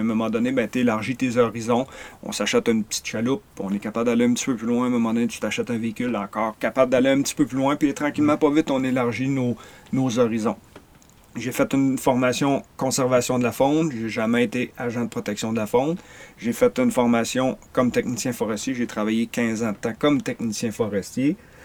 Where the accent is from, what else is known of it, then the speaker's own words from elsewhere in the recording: Palmarolle, Quebec, Canada; je suis natif du village de Palmarol en Abitibi-Ouest, en Abitibi-Témiscamingue, Abitibi-Ouest, la rivière d'Agenais qui passe au travers du village.